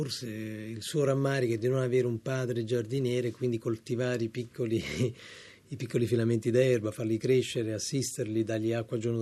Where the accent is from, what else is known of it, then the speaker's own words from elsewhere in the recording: Naples, Campania, Italy; perché essendo napoletano è normale che uno scherzi su questa cosa.